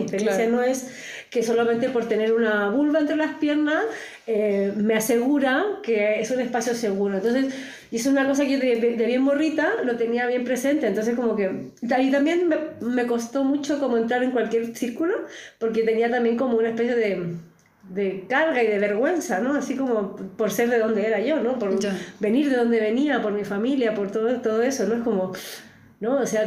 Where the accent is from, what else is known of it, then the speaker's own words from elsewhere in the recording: Arica, Arica y Parinacota, Chile; yo soy chilena, me crié en Chile, en Arica, en una familia facha, ¿no? Milica